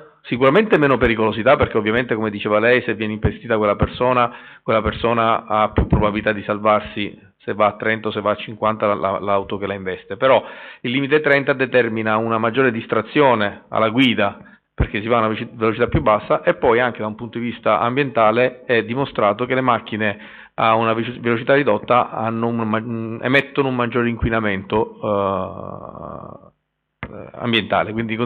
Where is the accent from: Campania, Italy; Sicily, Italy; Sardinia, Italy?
Sicily, Italy; Palermo; Io sono palermitano, quindi conosco bene le dinamiche dei sinistri di Palermo.